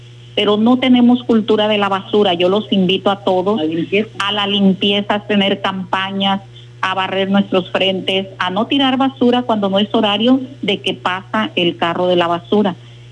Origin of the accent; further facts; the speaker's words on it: Ixtapa, Mexico; yo tengo 30 años en esa colonia. Yo vine a ser Villas Ixtapa, Costa Dorada, soy oriunda de Ixtapa, conozco toda la problemática.